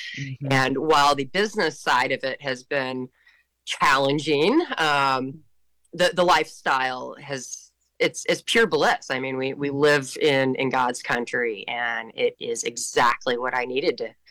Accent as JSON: {"language": "English", "region": "Florida", "country": "United States", "tie": "born or raised there", "said": "I was born and raised in Florida, the exact opposite of Alaska."}